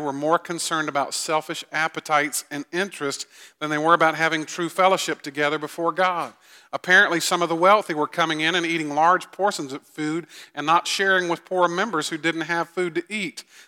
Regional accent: Augusta, Georgia, United States; I grew up in Augusta, as many of you know. I grew up in a larger church there.

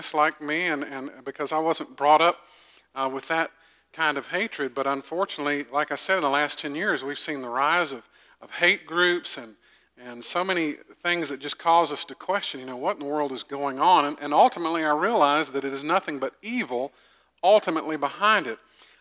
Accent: Augusta, Georgia, United States; I grew up in Augusta, Georgia. I grew up in a town where there was definitely some racial divide

